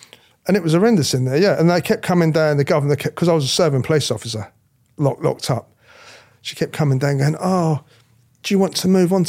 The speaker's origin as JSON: {"language": "English", "region": "London", "country": "United Kingdom", "said": "because I'm from the East End anyway"}